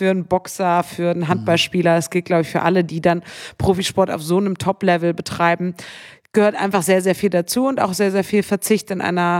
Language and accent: German; Bremen, Germany; ich bin in Bremen aufgewachsen